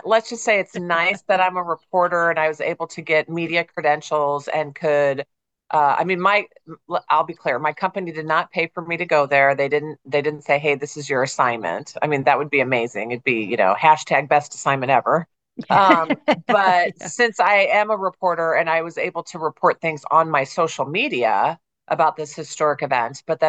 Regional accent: Omaha, Nebraska, United States; And so, yeah, I grew up in the Midwest. I'm a Midwest Nebraska girl. And I grew up in Omaha.

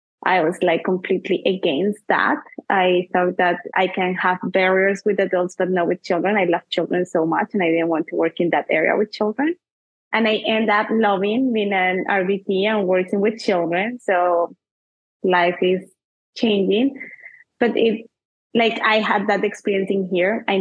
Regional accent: Bogota, Bogotá, Colombia; now in Nashville, United States; I am from Bogota, Colombia, but I am living in Nashville, Tennessee.

